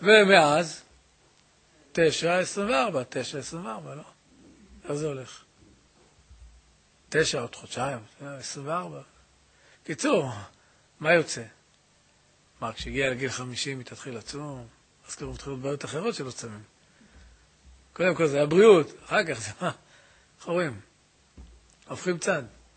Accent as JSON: {"language": "Hebrew", "town": "Jerusalem", "region": "Jerusalem District", "country": "Israel", "said": "אנחנו ירושלמים לא מכירים את זה כמעט"}